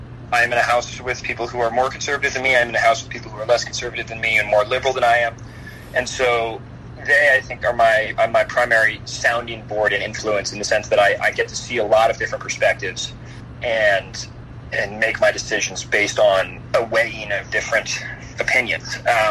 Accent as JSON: {"language": "Hindi", "region": "Rhode Island", "country": "United States", "second_language": "Hindi", "lives_now": "Princeton, United States", "said": "और मैं Rhode Island से हूँ ओरिजिनली"}